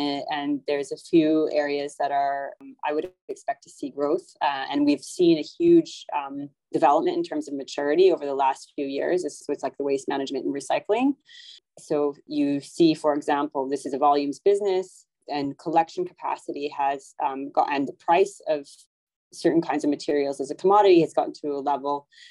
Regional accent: Canada; also born or lived in Japan / United Kingdom / Singapore / Netherlands; I'm from Canada originally, but I've lived in many places, including Japan and the UK, Singapore and the Netherlands.

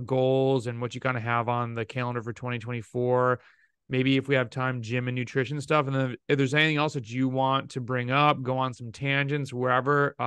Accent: Rochester, New York, United States; so I grew up near Canada in Rochester, New York

